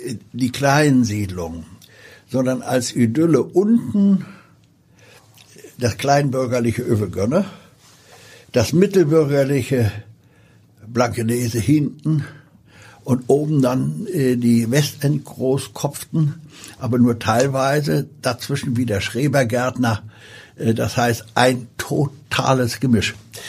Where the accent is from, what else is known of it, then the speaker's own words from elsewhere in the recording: Gdańsk, Pomeranian Voivodeship, Poland; Und die erste ist natürlich, die mich geprägt hat, das war Danzig. Da bin ich buchstäblich im Hafen groß geworden, am alten Hafen.